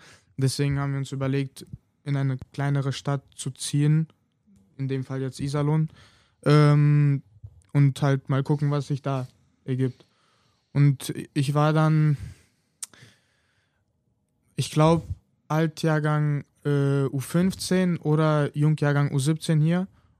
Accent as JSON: {"language": "German", "country": "Latvia", "first_language": "Russian", "second_language": "German", "moved": "yes", "lives_now": "Germany", "said": "Mit Lettisch ist auch so eine Sache, ich konnte das früher richtig gut, aber nachdem ich halt nach Deutschland gezogen bin, habe ich das einfach nicht mehr gebraucht, weil mit meinen Eltern spreche ich ja Russisch."}